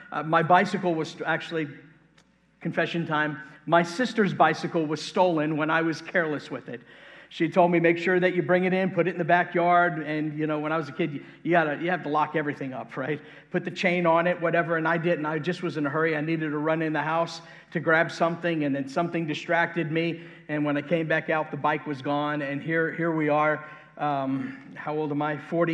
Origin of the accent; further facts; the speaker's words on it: Brooklyn, New York, United States; also born or lived in Staten Island; I was born in Staten Island, grew up for a period of time in Brooklyn, New York.